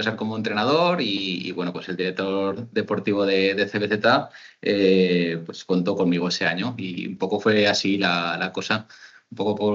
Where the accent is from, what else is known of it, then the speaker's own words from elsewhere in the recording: Barbastro, Aragon, Spain; yo estaba en mi pueblo, en Barbastro, que soy de allí, he estado entrenando allí los primeros años